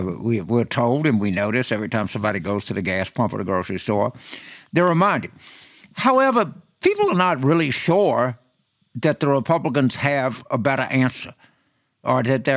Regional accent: New Orleans, Louisiana, United States; if you ask someone in my home state of New Orleans

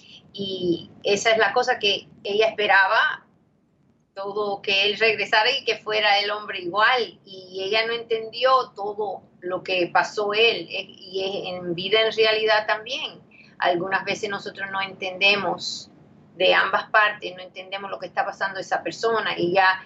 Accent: Cuba; No yo, porque yo soy cubana

